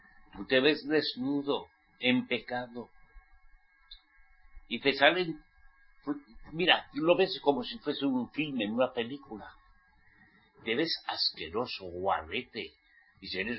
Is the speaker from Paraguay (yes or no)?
no; Spain; Yo, como soy español, yo nací en España.